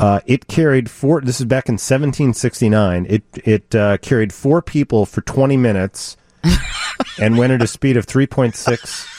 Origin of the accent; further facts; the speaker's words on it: United Kingdom; because I'm British.